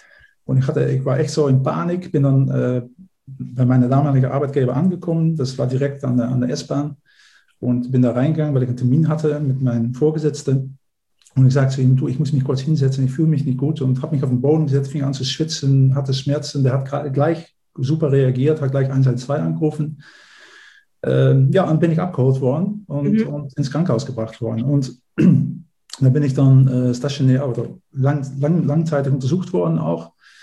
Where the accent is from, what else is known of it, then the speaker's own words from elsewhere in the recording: Netherlands; German is a second language; moved away as an adult; now in Germany; Ich bin Niederländer, wie man vielleicht auch unschwer hören kann. Und ich bin vor 1995 bin ich nach Deutschland gekommen.